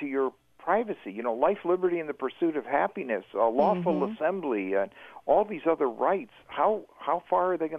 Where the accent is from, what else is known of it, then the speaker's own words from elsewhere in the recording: Connecticut, United States; People who would go, I'm from Connecticut originally